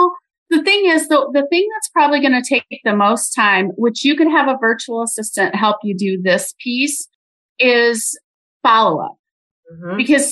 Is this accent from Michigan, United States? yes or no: yes; Michigan, United States; I'm originally from Michigan.